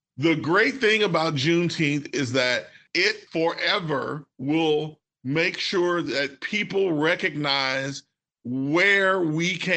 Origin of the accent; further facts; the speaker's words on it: Mississippi, United States; now in Washington, D.C., United States; in my home state of Mississippi, Emancipation Day is actually on May 9th.